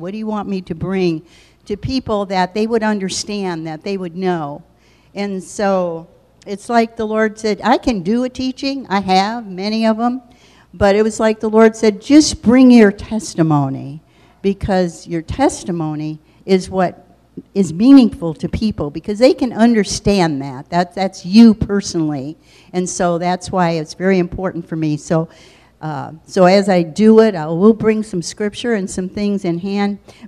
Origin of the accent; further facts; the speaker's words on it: Chicago, Illinois, United States; I was born and raised in Chicago, as I told you, with two wonderful brothers. I attended Catholic school and church on a regular basis.